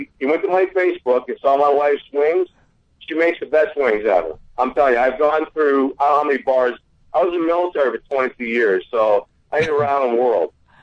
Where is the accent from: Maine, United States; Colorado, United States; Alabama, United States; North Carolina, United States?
Maine, United States; Being down here in Virginia, and being from New England, I'm actually from Maine, but I grew up being a Pats fan